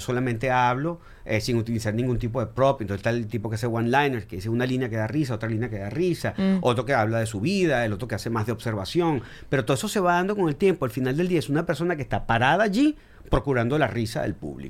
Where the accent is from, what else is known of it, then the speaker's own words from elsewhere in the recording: Venezuela; yo como venezolano